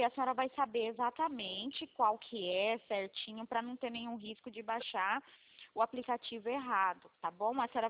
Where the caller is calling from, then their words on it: Mogi Guaçu, São Paulo, Brazil; Olha, eu falo de Mogi Guaçu, São Paulo, interior São Paulo.